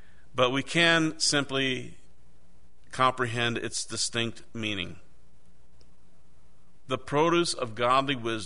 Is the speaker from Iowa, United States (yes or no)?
yes; Iowa, United States; I'm from Iowa. A lot of farmland out there. Drive across Interstate 80 and you'll pass about 360 miles of cornfields.